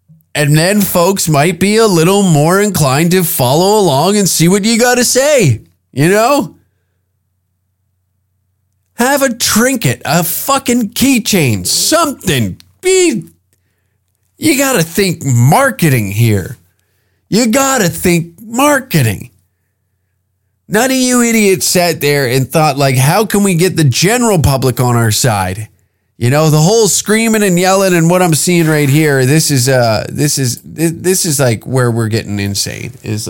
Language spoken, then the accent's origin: English; Canada; as a Canadian